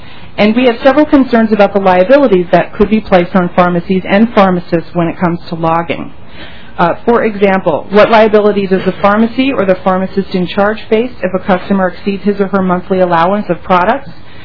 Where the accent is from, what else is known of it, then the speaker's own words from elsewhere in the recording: Minnesota, United States; I am a Minnesotan. My home and office are both in Minneapolis.